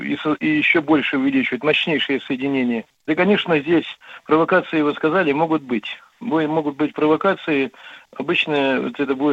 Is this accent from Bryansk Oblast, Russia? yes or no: yes; Bryansk Oblast, Russia; У меня на родине, на Брянщине